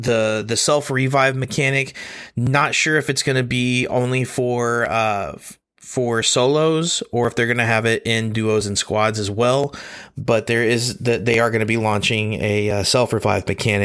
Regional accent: Texas, United States; Wild, being a Texan, living in Texas, Texas to the bone.

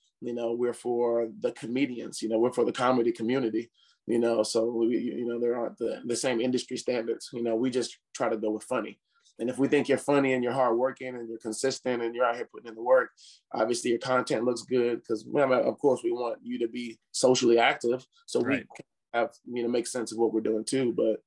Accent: Shreveport, Louisiana, United States; now in Las Vegas, United States; I'm from down south Louisiana originally, in my hometown, Shreveport, Louisiana. There's casinos there.

